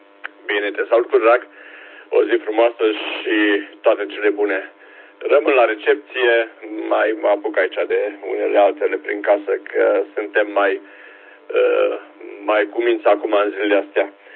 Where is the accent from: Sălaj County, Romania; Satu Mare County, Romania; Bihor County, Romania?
Satu Mare County, Romania; Satu Mare; moved away as an adult; now in Timișoara, Romania; Eu din satul mare și eu mi se părea născut acolo. Și vorba aceea, aproape îmbătrânit în satul mare, că numai de 12 ani sunt timișorean